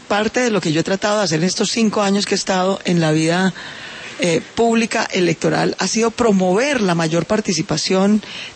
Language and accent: Spanish; Bogotá, Colombia; born there; Yo estoy aquí sentada porque nací en Bogotá, porque mis padres son mestizos como la mayoría.